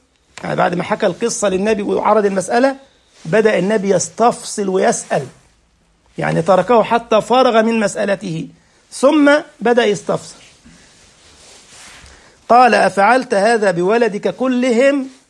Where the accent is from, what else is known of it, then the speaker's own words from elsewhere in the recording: Egypt; احنا عندنا اهل مصر تقول له عامل ايه، يعني كيف حالك